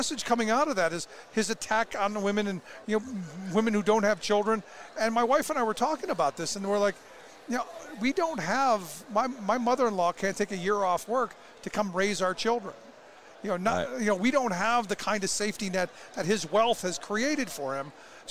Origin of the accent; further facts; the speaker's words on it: Cleveland, Ohio, United States; I grew up in Cleveland.